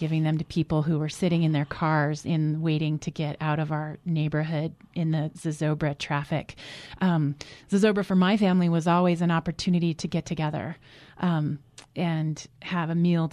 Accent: Santa Fe, New Mexico, United States; I grew up in Santa Fe, and my mother's house is within walking distance of Fort Marcy Park

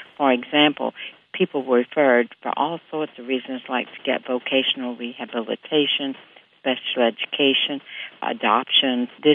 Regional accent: Memphis, Tennessee, United States; I grew up in Memphis, Tennessee, and I recall never having any sense that the Mississippi was a danger.

